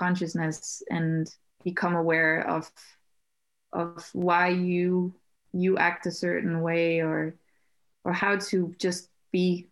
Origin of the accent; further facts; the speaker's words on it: Denmark; growing up in Denmark, I think that in general, not just in Denmark